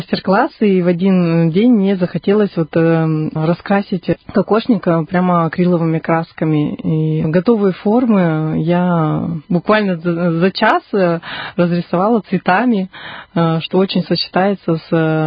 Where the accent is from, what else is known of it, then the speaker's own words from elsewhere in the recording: Yubileyny, Irkutsk Oblast, Russia; born there; Бабушка у меня жила и живет сейчас в Иркутске. И долгое время я вообще родилась в глубинке в Иркутской области, в Киренском районе, в поселке Юбилейном.